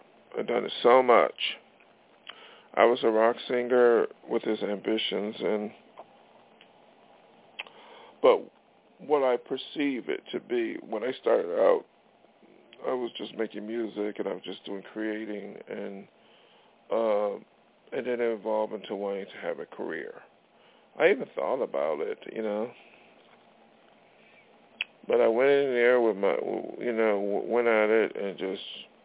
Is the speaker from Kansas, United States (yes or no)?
no; Buffalo, New York, United States; now in Los Angeles, United States; Just like I came from Buffalo, New York to L.A., I was like, there's no way I can make it on Buffalo.